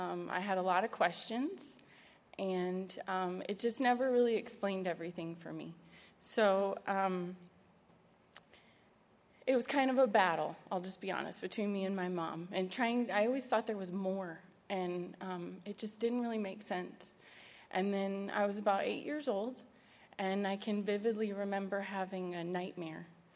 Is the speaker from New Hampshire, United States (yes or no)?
yes; New Hampshire, United States; I grew up in New Hampshire. I lived with my mom and dad and my brother and sister in a small home, one bathroom